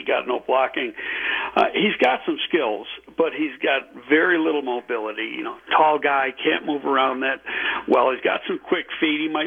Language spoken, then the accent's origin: English; Buffalo, New York, United States; You know, I'm from Buffalo.